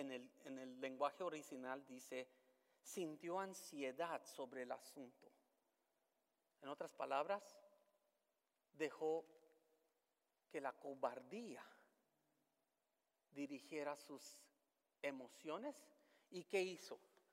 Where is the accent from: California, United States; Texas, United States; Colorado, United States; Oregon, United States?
California, United States; Los Angeles; born there; yo retengo ser mexicano. Bueno, yo pretendo ser mexicano porque yo nací en Los Ángeles, California.